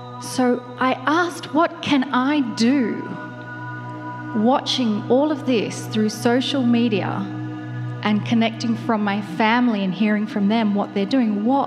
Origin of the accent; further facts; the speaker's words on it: Canberra, Australian Capital Territory, Australia; I grew up in Canberra, Australia. It's right in the middle of where fires are happening all around it.